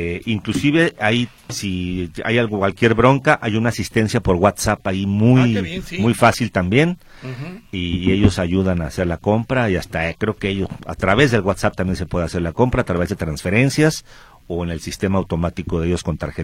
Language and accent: Spanish; Veracruz, Mexico; born there; also born or lived in Mazatlán / Hermosillo; now in Guadalajara, Mexico; Yo tampoco soy de acá. Yo nací, fíjate, yo nací en Veracruz.